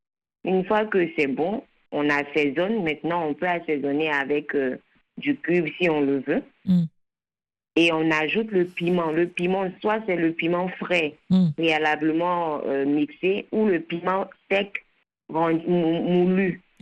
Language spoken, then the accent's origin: French; Togo; je disais que chez nous au Togo